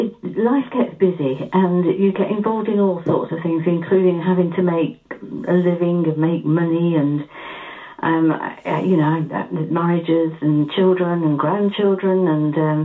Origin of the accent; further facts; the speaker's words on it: Stockport, North West England, United Kingdom; now in Dorset, United Kingdom; That's where I hail from the Greater Manchester area in Stockport.